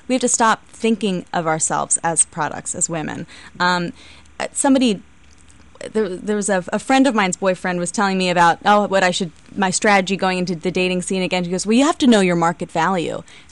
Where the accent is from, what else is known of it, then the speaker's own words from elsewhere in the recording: Philadelphia, Pennsylvania, United States; now in New York, United States; so I'm still a Philadelphian, but I always wanted to try my hand there